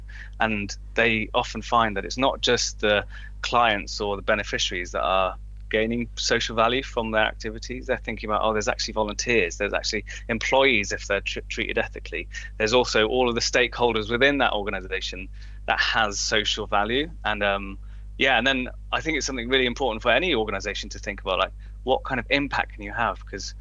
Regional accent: Wales, United Kingdom; I grew up in Pembrokeshire

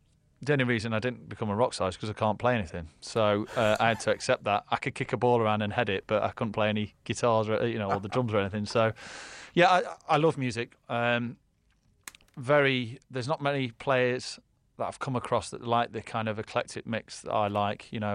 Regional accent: England, United Kingdom; they obviously don't realise I'm English here

